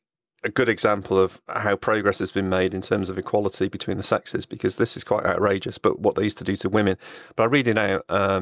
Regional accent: Liverpool, North West England, United Kingdom; because I come from the Liverpool area, the one that I remembered when I was growing up was the one that's in Everton.

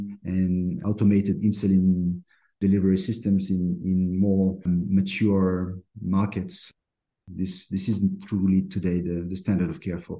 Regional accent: Brazil; accent: French; English is a second language; also born or lived in Colombia / France; I'm French, as you can probably tell by my accent. Although I was born in Colombia and I grew up in Brazil

